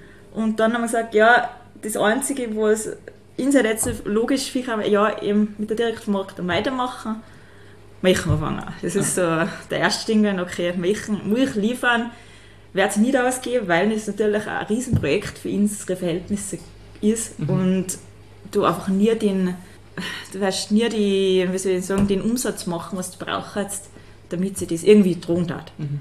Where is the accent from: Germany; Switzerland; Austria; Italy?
Austria; Sankt Johann in Tirol, Tyrol